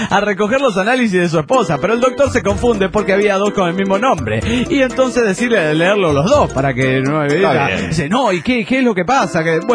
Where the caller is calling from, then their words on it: Quebec, Canada; Hola, soy … de Quebec, Canadá.